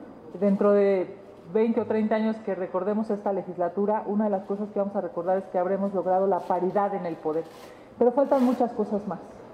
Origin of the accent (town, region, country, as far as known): Mexico